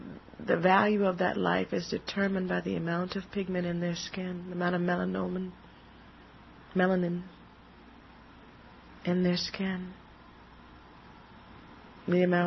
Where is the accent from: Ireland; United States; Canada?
United States; born there; I was born in America, even though, although I know my roots are Nigerian, I was born in America.